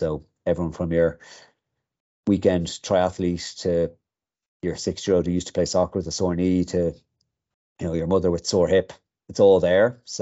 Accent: Dublin, Leinster, Ireland; now in Galway, Ireland; So I'm actually originally I grew up and lived in Dublin, trained there in UCD, University College Dublin, and then I moved to Galway.

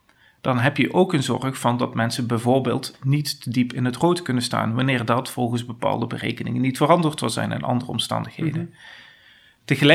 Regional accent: North Brabant, Netherlands; Ik kom uit Zuidoost-Brabant.

